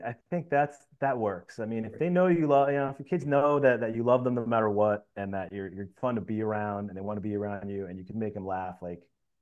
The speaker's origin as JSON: {"language": "English", "region": "Northeast", "country": "United States", "tie": "born or raised there", "said": "because we live in Florida, I grew up in the Northeast."}